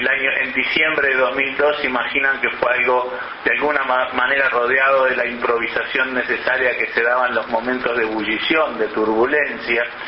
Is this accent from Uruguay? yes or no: yes; Uruguay; creo, como uruguayo también, de que este es un paso importante de perfeccionamiento institucional